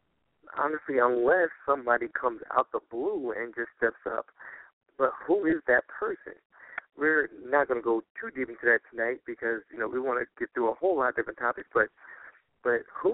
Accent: Maryland, United States; he also was the governor of the great state of Maryland, which is my home state.

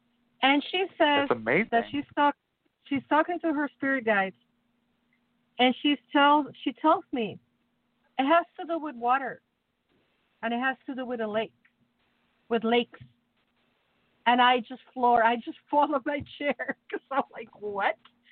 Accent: Mexico City, Mexico; so growing up in Mexico, I lived in the suburbs. I'm from Mexico City, but for a time I live in the suburbs.

